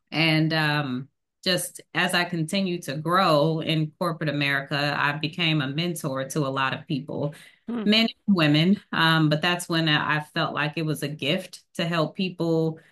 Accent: Cincinnati, Ohio, United States; also born or lived in Auburn, Alabama; So I am a Cincinnatian, born and raised in Cincinnati. I went away for college in years ago, but it was at Auburn University in Alabama. So sometimes you'll hear a little twang in my voice because it just has not left me.

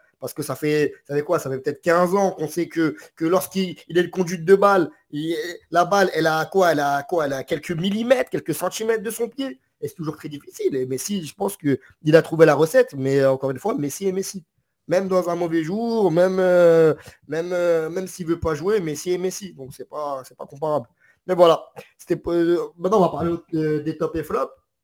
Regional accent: Morocco; je suis marocain

